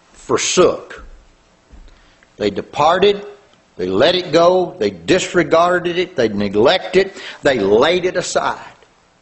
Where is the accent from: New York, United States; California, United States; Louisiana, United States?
Louisiana, United States; But I'm from Louisiana. And I can tell you this.